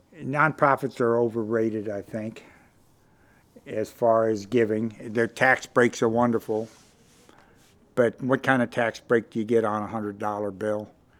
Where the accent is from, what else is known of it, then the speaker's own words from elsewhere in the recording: Berkeley, California, United States; And I'm from Berkeley.